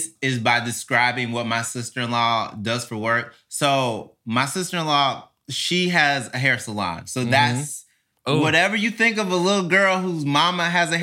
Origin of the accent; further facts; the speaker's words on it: Mississippi, United States; I did. Born and raised in Mississippi. Mm-hmm. I mean, whenever you grow up in Mississippi, you don't hear jokes about it because, like, you're just aware of it.